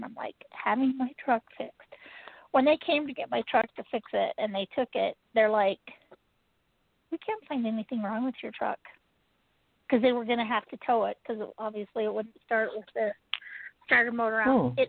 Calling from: Utah, United States; calling from Utah.

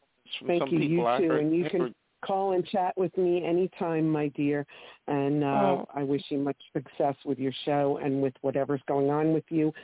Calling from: New Jersey, United States; I'm calling from New Jersey

